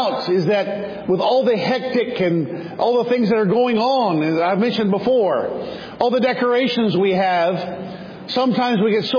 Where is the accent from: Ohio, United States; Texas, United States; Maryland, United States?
Texas, United States; Temple; born there; Now, I was born in Temple, Texas, about 2.5 hours south of here.